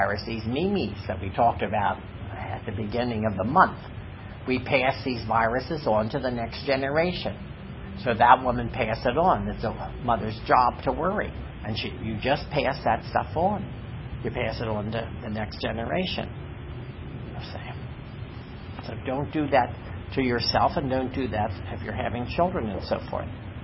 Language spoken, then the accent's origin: English; Duncannon, Pennsylvania, United States; I tell the story, my hometown, a small town called Duncannon, Pennsylvania. Population 2,000.